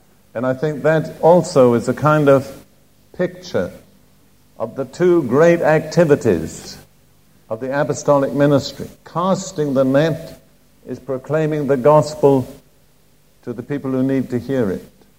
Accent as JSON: {"language": "English", "country": "United Kingdom", "tie": "born or raised there", "said": "I grew up in the Anglican Church in Britain, and I was a member of it for the first part of my life."}